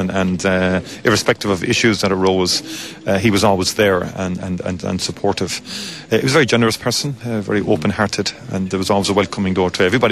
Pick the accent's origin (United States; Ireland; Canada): Ireland; Munster; and of course, I did all my early years as an Irish down here in the Cork of Gwyn Gaeltacht, so it was almost, he was hewn from the rock here.